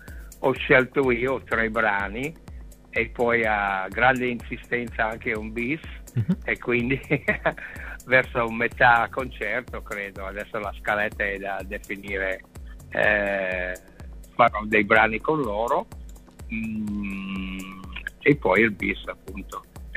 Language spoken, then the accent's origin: Italian; United States; Italian is a second language; sono americano, faccio fatica.